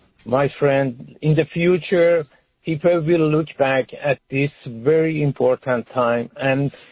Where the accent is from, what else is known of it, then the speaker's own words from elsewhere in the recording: Iran; now in United States; We are glad, we Iranian people, I'm Iranian American, we are glad that we have you on our side.